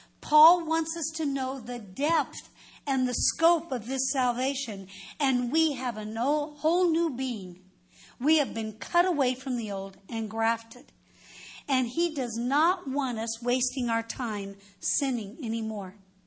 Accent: Colorado, United States; moved away as an adult; now in California, United States; I was born and raised in Colorado. I lived there my whole life until I went away to college.

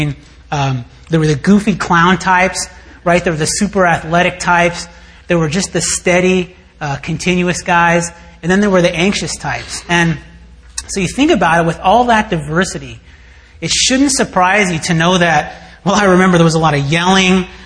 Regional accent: Daly City, California, United States; I grew up in Daly City, and, well, I spent some years in Daly City

